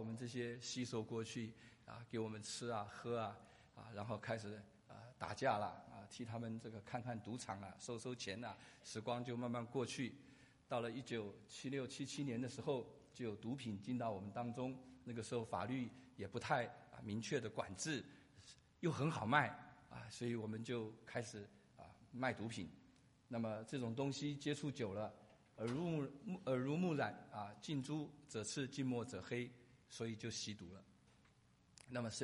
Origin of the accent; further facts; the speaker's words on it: Taiwan; born there; 我是台湾出生，但是我是纯种的四川人。我的父母亲在49年的时候啊，跟随国民党的空军啊，到了台湾。